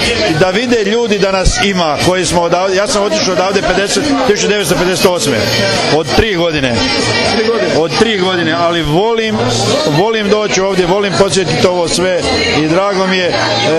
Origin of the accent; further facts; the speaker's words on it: Petrijevci, Osijek-Baranja County, Croatia; Ja sam iz Petrijevaca. Moji korijeni su isto iz Tomašice. Mama iz Sasinja, tata iz Tomašice